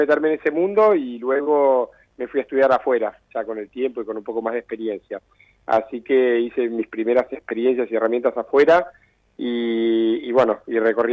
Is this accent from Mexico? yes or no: no; Argentina; moved away as an adult; Ya había hecho dos años de curso de cocina acá en Argentina